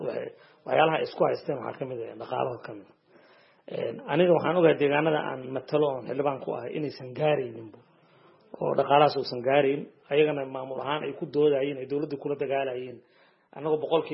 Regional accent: Hiiraan, Somalia; anagu degan ahaan waxaan ka soo jeednaa gobolka Hiiraan ee maamulka Shabeellaha ka tirsan

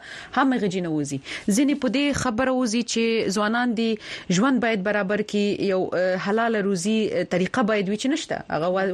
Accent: Paktia, Afghanistan; زه د پکتیا په یو کلی کې يم

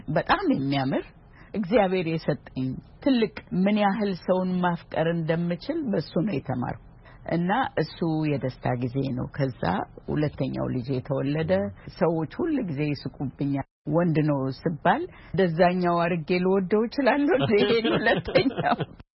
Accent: Oromia, Ethiopia; እኔ እኮ የመጣሁት እንዲህ በተራራ ነው የተከበበችው ሸለቆ ውስጥ ነገር ናት በጣም ቆንጆ ለማገር ነው ኢሉባቦር ውስጥ ነው እዛ ነው የተወለድኩት

